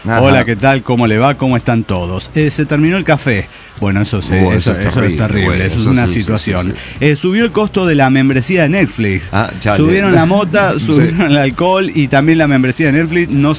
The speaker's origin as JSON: {"language": "Spanish", "town": "Río Gallegos", "region": "Santa Cruz", "country": "Argentina", "said": "de Río Gallegos, Argentina."}